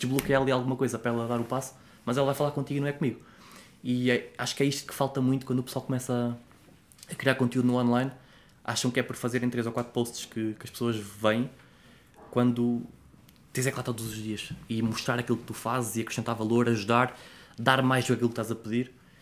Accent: Centro, Portugal; perto de Fátima, uma

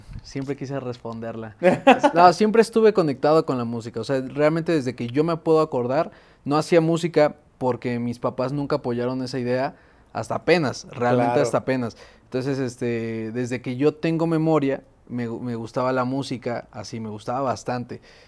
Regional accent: Mexico City, Mexico; also born or lived in Guadalajara; sí, soy de aquí de la Ciudad de México, me fui a vivir a Guadalajara, pero ya estamos de retache para acá.

